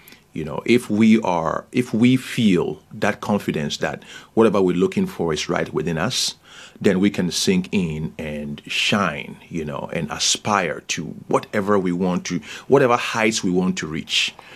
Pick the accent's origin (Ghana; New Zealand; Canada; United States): Ghana; English is a second language; here I am from Ghana, from a traditional community in Ghana